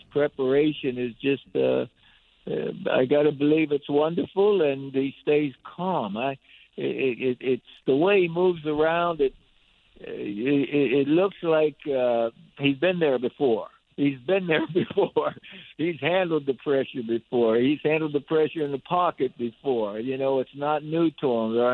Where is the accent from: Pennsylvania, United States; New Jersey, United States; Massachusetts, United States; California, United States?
Pennsylvania, United States; I was brought up in Western PA in Cleveland.